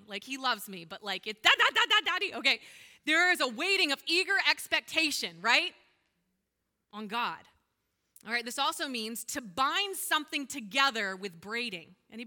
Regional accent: Spring Grove, Pennsylvania, United States; So I grew up in Spring Grove, and I'm the edge of New Salem, and my whole backyard is a cornfield that I grew up in, that house. It's still a cornfield to this day.

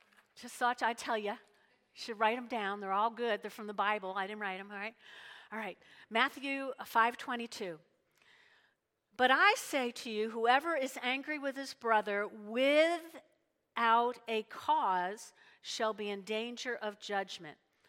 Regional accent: Ireland; So I'm not Italian, I'm Irish, and we get angry.

